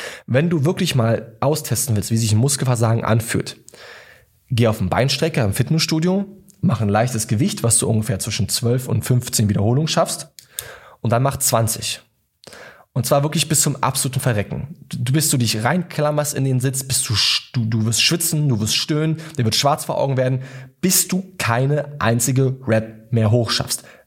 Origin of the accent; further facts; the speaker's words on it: Bernau, Brandenburg, Germany; also born or lived in Wandlitz; bei mir noch in Wandlitz, beziehungsweise Bernau, da wo ich herkomme